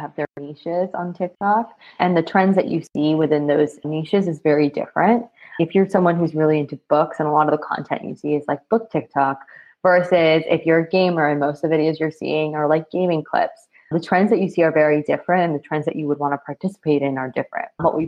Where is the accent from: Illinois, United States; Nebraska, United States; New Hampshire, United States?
New Hampshire, United States; And it's really cool because I grew up in New Hampshire where there's not a lot of Indians when I was growing up.